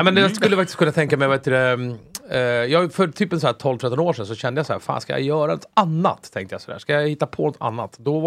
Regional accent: Jakobsberg, Stockholm County, Sweden; Jakobsberg, ja precis.

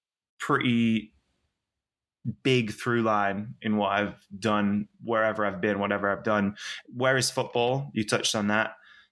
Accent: Penrith, North West England, United Kingdom; my hometown. It was through where I grew up in Cumbria and Penrith.

